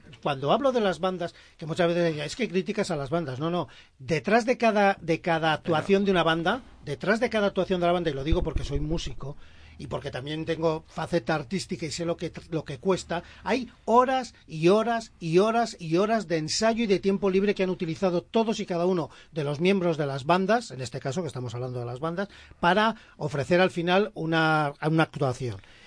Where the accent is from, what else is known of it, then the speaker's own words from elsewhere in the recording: Valladolid, Castile and León, Spain; Los que somos de Valladolid capital, después de la capital de Valladolid, el segundo pregón de importancia es el de Medina de Ríoseco.